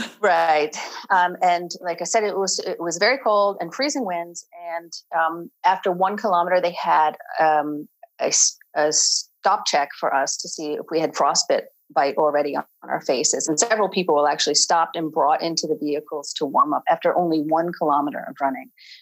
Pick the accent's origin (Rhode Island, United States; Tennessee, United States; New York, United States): Rhode Island, United States; Like most Americans, I grew up in Rhode Island, and so it was local.